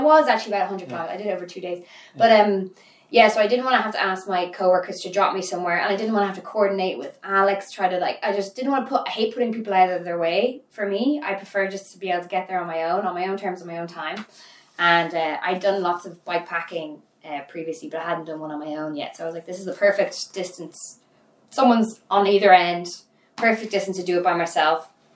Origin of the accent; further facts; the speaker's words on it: Leinster, Ireland; But I grew up in Wicklow on the East Coast. Yeah. You know, you grew up on the coast. And I've always lived beside the ocean.